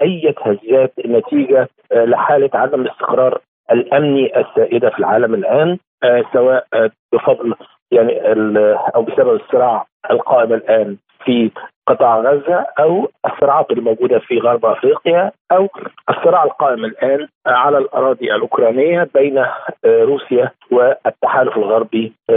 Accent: Egypt; في مصر في أزمة لكن إحنا كمصريين عندنا ثقة عالية جدا بالقيادة المصرية

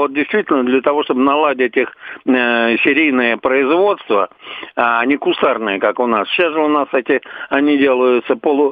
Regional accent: Moscow, Russia; Я вообще москвич коренной, и поэтому эти парады с малолетства смотрел. Вот, ну, жил я вначале в районе Крымского моста

